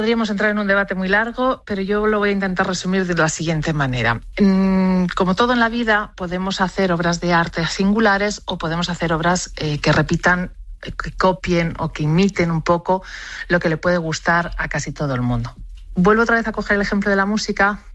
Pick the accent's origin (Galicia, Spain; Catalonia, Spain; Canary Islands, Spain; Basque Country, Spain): Basque Country, Spain; a mí personalmente, que soy del País Vasco, pues me narran un perfume que huele a mar